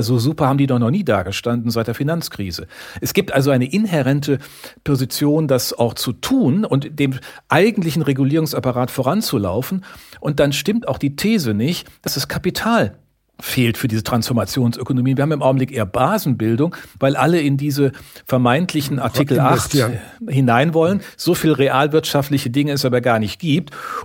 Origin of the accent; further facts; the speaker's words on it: Rhineland, Germany; born there; Ich bin ja von uns beiden der gebürtige Rheinländer